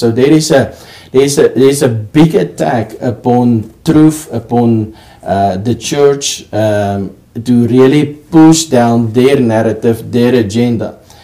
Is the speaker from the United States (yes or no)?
no; Pretoria, Gauteng, South Africa; I grew up in a very poor part of Pretoria. Pretoria is the capital. It was my hometown. That's where I grew up poorly.